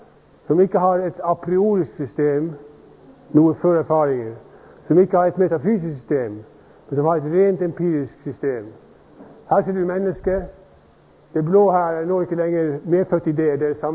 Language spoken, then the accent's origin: Norwegian; Denmark; now in Norway; Men jeg kommer fra Danmark, hvor man har en annen fasong i mange ting.